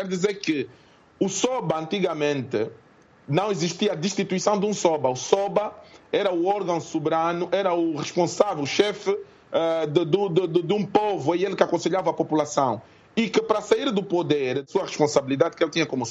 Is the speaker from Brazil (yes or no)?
no; Angola; Juntos somos angolanos